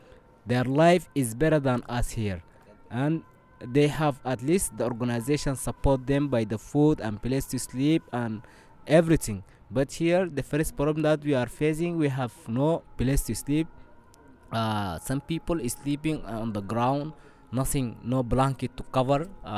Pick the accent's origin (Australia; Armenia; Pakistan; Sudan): Sudan; English is a second language; moved away as an adult; now in France; I'm from Sudan. From Libya to Italia, from Italia to French.